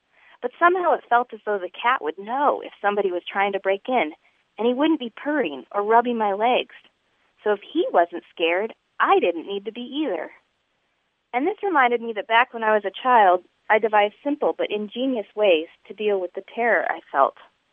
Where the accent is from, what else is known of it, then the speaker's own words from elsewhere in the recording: El Paso, Texas, United States; now in California, United States; I grew up in El Paso, and although I live in California now, I still consider El Paso home.